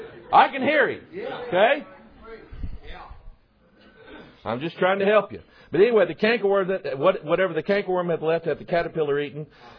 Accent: Festus, Missouri, United States; also born or lived in Pine Bluff, Arkansas; And I was born in Pine Bluff. But I learned how to count in Missouri. Amen. Yeah. In Festus. Festus.

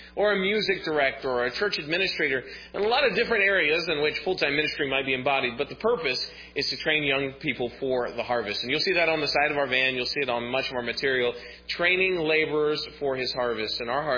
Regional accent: Texas, United States; now in Southern California, United States; I was raised in Texas, and I've lived for the past 10 years in Southern California.

